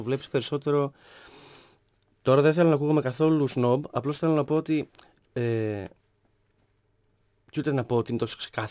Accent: Thessaloniki, Central Macedonia, Greece; Γεννήθηκα μεγάλο στη Θεσσαλονίκη. Πήγα στο μουσικό σχολείο.

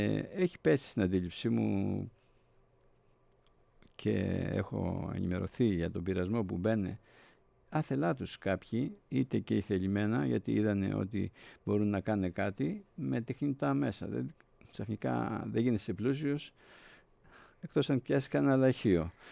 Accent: Peloponnese, Greece; φέτος στην πατρίδα μου στη Λακωνία

